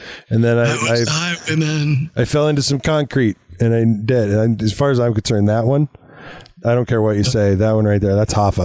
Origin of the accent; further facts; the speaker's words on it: California, United States; born there; also born or lived in Utah; I was born in California.